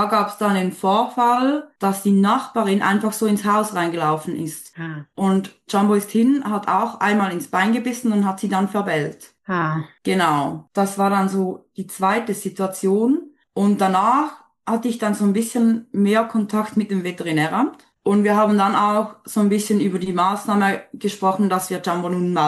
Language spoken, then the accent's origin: German; Switzerland; Ich komme aus der Schweiz. Ich selbst bin 27, genau.